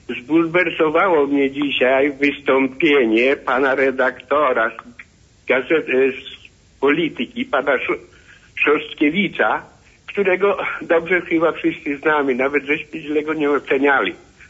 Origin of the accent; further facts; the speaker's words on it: Drohiczyn, Podlaskie Voivodeship, Poland; jestem impulsywny, pochodzę z ziemi drohickiej